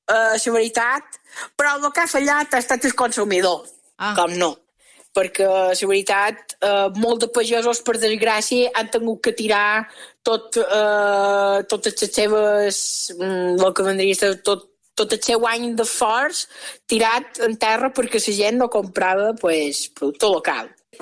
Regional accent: Balearic Islands, Spain; A Mallorca, a dins del meu poble, hi ha molt de contagis

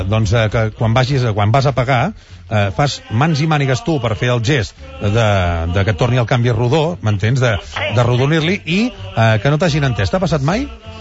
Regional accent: Catalonia, Spain; quan vas a fora es nota que som catalans perquè cridem

